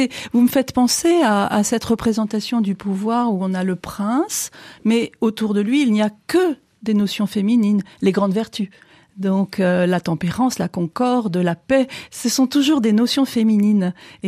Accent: Southwest France, France; Je suis originaire du Sud-Ouest et dans cette zone, le viril est toujours avec mais correct.

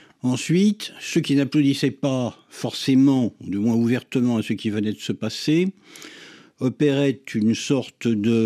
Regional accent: France; nous, nous sommes Français.

